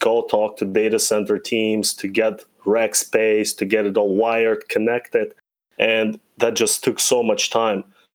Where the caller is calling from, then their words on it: Toronto, Ontario, Canada; And I'm joining you from Toronto, Canada, the heart of the North